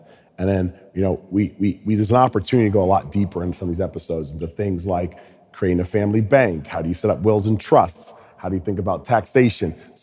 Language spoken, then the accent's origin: English; New England, United States; I grew up in New England, which influenced a lot.